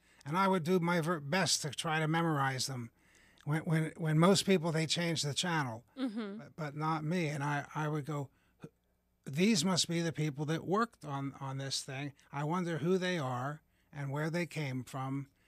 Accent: Levittown, Pennsylvania, United States; And I'm from this area, and I grew up in Levittown.

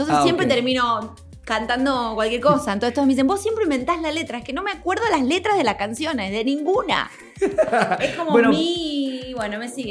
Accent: Argentina; Primero que yo soy re argentina, o sea, donde me ven soy, viste, estoy con mi mate, con mi alfajor

